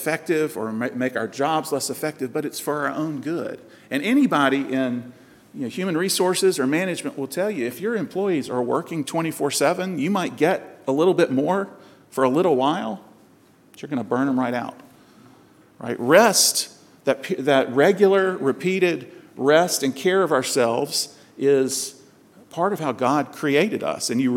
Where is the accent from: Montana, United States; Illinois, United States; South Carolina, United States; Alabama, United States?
South Carolina, United States; growing up in South Carolina, Christianity, I guess, was so much a part of the culture